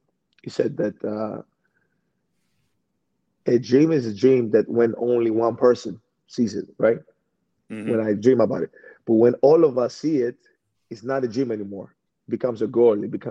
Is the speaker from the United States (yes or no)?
no; Greece; we came from Greece, we came from another. We all, like, you know, we're brothers.